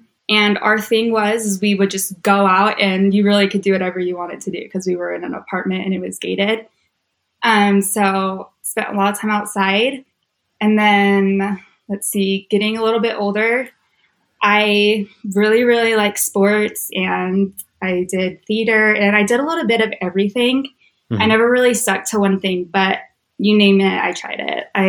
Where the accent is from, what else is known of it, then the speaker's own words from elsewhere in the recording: Clovis, California, United States; I did not grow up with money, but I grew up in Clovis.